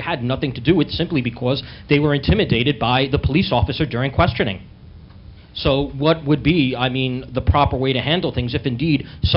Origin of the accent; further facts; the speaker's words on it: New York City, New York, United States; I'm actually from New York City, and I know.